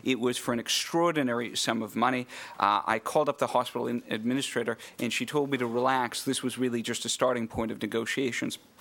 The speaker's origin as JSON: {"language": "English", "town": "Winnipeg", "region": "Manitoba", "country": "Canada", "tie": "born or raised there", "said": "I grew up in Winnipeg, and went to medical school in Winnipeg, which was smack dab in the middle of Canada."}